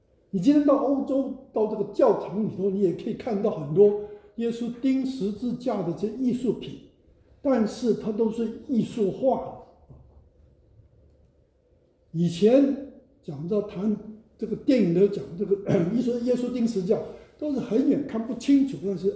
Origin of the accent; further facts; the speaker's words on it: Taiwan; 我是从台湾来，台湾在二战之前是日本人统治50年